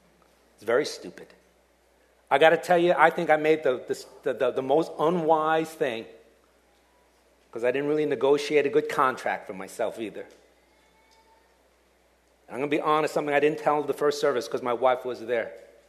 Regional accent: New York City, New York, United States; also born or lived in Dallas, United States / Chicago, United States; now in California, United States; Well, I lived in New York for 21 years. Okay, I was born in Manhattan, and I went to high school and college there, and I thought it was the greatest thing in the world.

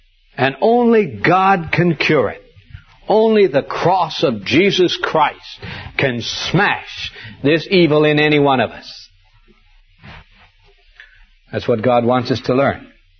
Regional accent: Montana, United States; I was raised up in Montana, where we have a very low population density.

